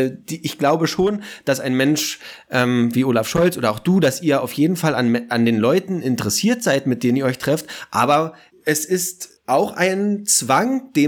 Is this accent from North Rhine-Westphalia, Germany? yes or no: no; Kolkwitz, Brandenburg, Germany; denn du warst in meinem Heimatdorf in Kolkwitz auch unterwegs